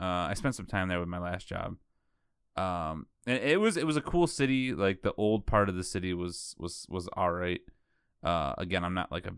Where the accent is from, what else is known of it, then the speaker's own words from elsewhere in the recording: New York, United States; like, because I grew up around the Adirondacks, and you know I've seen the Appalachians obviously, and then this past year I was out in California for a little while